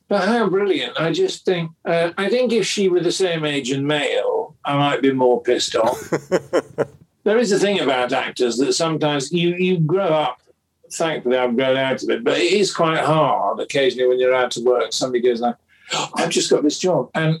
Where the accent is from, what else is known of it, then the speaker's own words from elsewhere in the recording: Rotherham, Yorkshire and the Humber, United Kingdom; I'm patron of a children's literacy charity up in my hometown of Rotherham